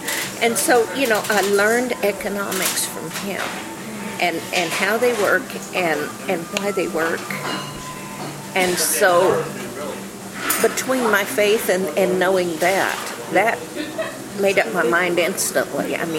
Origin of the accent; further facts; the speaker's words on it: Clayton, New Mexico, United States; born there; I was born in Clayton, which is up in the northeast corner of New Mexico. And I came here and finished high school here and married my husband.